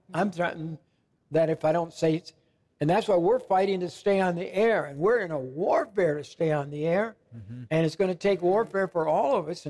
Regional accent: United States; born there; I was born in the United States, so I just believe in freedom.

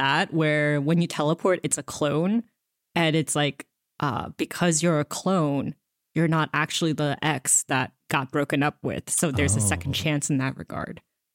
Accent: Atlanta, Georgia, United States; But I am from the Metro Atlanta area, and I did go to middle school and high school in that area.

